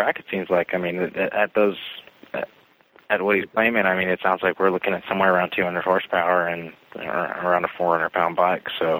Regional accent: Monterey, California, United States; I grew up as a kid living in Monterey, so Laguna.

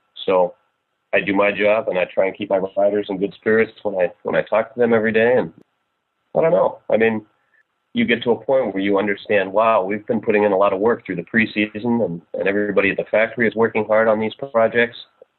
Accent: United States; whoa, hold on here, I'm American.

